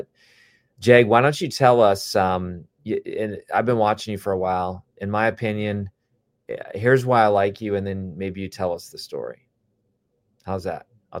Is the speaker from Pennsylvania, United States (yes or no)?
no; Wisconsin, United States; and I'm from Wisconsin, where like Green Bay